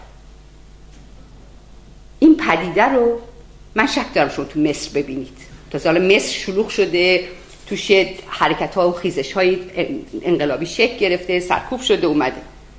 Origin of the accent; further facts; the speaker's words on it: Iran; moved away; برای ما که از ایران اومدیم بالاخره یه جوری به ایران مربوط میشیم، یا تازه اومدیم یا خیلی وقت پیش اومدیم، یا نسل دو نسل بعد از انقلابیم، یا وقتی انقلاب شد ما زنده بودیم